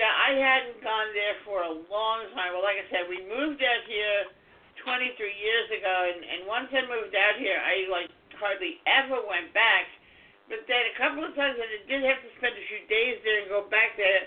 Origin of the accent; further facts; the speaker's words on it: New York, United States; Of course I locked my door. I'm from New York.